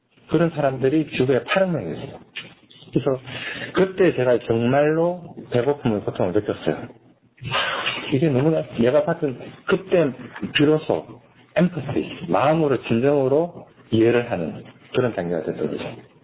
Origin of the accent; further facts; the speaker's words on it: South Korea; born there; 근데 저는 그래도 한국이라는 나라에 태어났기 때문에 노가다 하고 아르바이트 해서 이렇게 갈 수가 있었는데